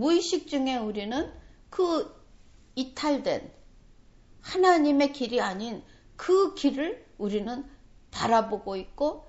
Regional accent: Seoul, South Korea; 제가 서울이 고향인데, 서울에 다시 이렇게 몇십 년 만에 나와서 살면서

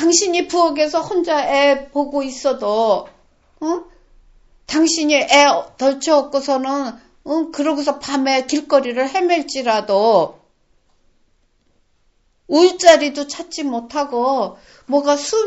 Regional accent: South Korea; now in Japan; 저는 교포도 아니잖아요. 그러니까 한국 사람으로 외국인이잖아요.

